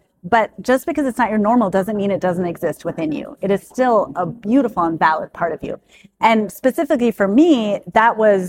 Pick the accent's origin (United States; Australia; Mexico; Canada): United States; Ankeny, Iowa; Okay. I am one from Ankeny, Iowa.